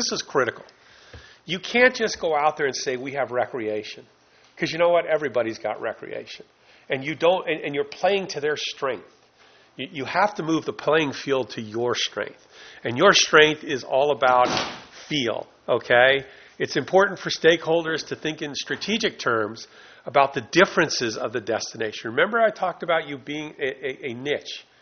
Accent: South Lake Tahoe, California, United States; You know, I come from South Lake Tahoe, and I look at your environmental component like I look at our environmental component as a huge asset

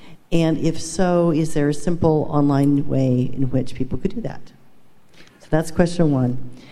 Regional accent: Atascadero, California, United States; from Atascadero

